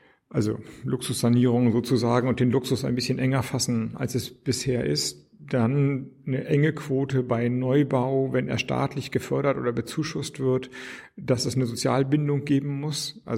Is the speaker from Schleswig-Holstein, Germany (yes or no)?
yes; Schleswig-Holstein, Germany; now in Berlin, Germany; Also ich komme ja nun aus Schleswig-Holstein und brauchte in Berlin nicht noch Straßenzüge, die ruhiger sind als die Dörfer in Schleswig-Holstein.